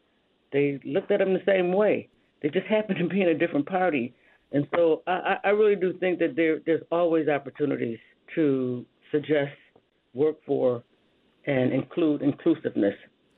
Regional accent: United States; I'm from Erie County. There are a lot of Republicans in my county

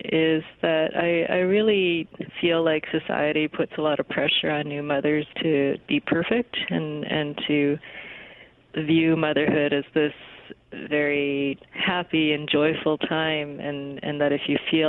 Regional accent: Canada; born there; Yeah, I am Chinese Canadian, and so I was born in Canada to Chinese immigrants

